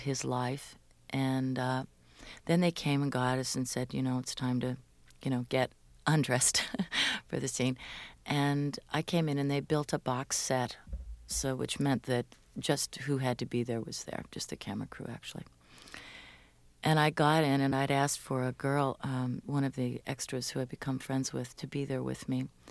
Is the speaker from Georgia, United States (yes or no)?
no; Tacoma, Washington, United States; also born or lived in Silver Spring, Maryland; I didn't grow up in New York. I grew up in Tacoma, Washington. I also grew up in Silver Spring, Maryland.